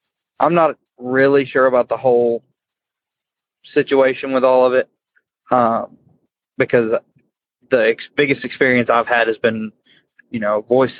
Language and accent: English; Tennessee, United States; I am from Tennessee.